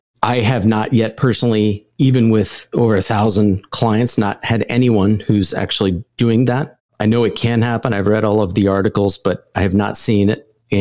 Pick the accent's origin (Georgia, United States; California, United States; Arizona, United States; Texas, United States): Arizona, United States; moved away as an adult; And I came from Arizona.